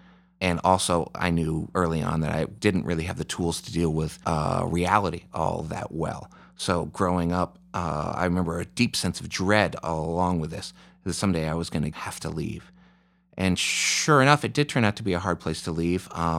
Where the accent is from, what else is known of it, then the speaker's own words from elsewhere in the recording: Bronxville, New York, United States; I grew up in New York, this town called Bronxville, New York, that was, you know, they drained the pond to put the school in and everything was laid out by plan.